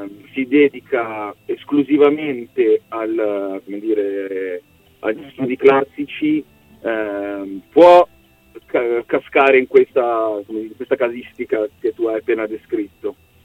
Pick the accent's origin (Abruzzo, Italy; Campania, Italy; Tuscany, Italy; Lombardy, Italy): Lombardy, Italy; Pregnana Milanese; Vicino a Ro, noi siamo cresciuti a Pregnana Milanese, tra l'altro Nico adesso vive anche lui a Pregnana Milanese, uh-huh. Quindi l'Interland Milanese.